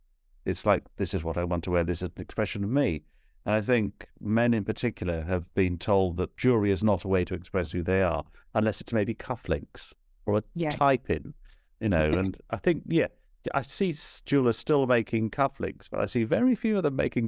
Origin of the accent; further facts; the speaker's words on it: East of England, United Kingdom; moved away as an adult; now in London, United Kingdom; I moved from my hometown in Hertfordshire to London